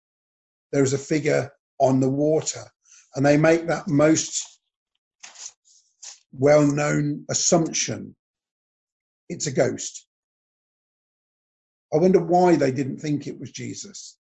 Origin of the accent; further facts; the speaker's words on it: United Kingdom; But being good British people, we hide them.